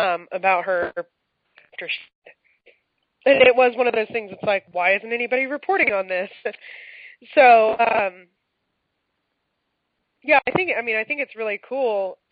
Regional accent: California, United States; I usually can pronounce Spanish last names relatively easily because I grew up in California

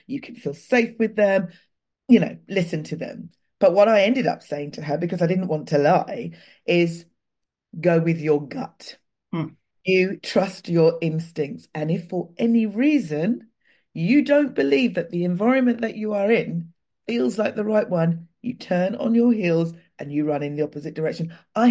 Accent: Clapham, London, United Kingdom; now in Brighton, United Kingdom; Clapham happens to be my hometown. It's where I was born and bred. I now actually live in Brighton

